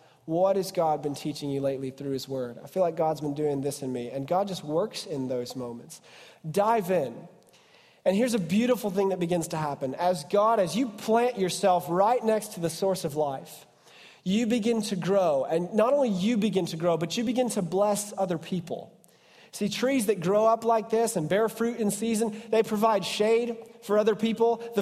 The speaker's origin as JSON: {"language": "English", "region": "Ohio", "country": "United States", "tie": "born or raised there", "said": "I grew up on Panther Creek. It's in western Ohio"}